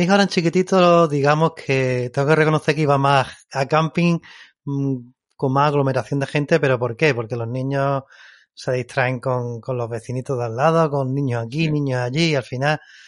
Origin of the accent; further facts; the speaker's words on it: Spain; esto porque yo soy español